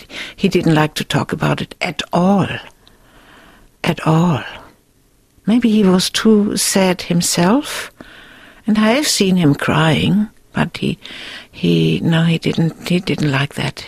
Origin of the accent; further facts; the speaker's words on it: Schleswig-Holstein, Germany; It is green. It is fairly flat. I come from the very north, nearly Denmark. The Baltic Sea is very close, so I still love the water.